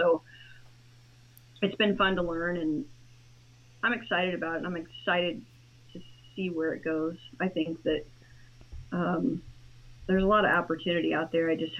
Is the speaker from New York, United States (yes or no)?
no; Indiana, United States; Well, I'm from Indiana, and I worked in horticulture for 25 years